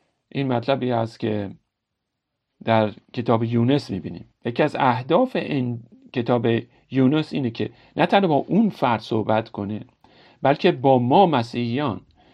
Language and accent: Persian; United States; من در شهری که بزرگ شدم در امریکا، شاید اوضاع یک مقدار بهتر بود